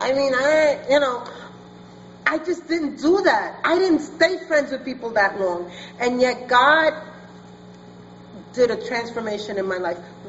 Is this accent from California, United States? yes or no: no; Brooklyn, New York, United States; I come from Brooklyn, and I trusted not even my own mother.